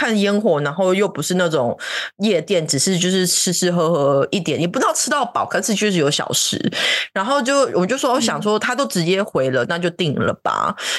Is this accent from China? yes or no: no; Taiwan; now in Hong Kong; 但是我必须说我是台湾人，然后住在香港，也去过什么什么新加坡什么上海那些地方